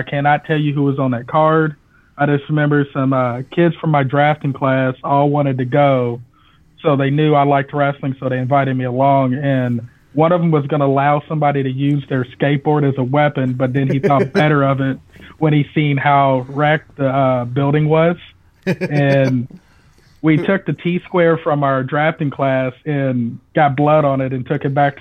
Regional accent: New Albany, Indiana, United States; Southern Indiana, New Albany, Indiana.

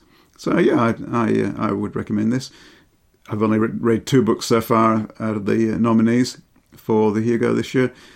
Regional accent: Bradford, Yorkshire and the Humber, United Kingdom; a large part of it is set in Bradford, Yorkshire, which is my hometown, Perry.

